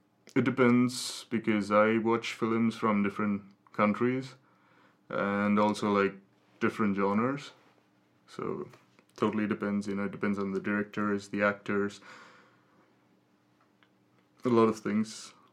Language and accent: English; Kerala, India; English is a second language; But I definitely want to go to Hollywood and represent India, being an Indian. Also being a Malayali.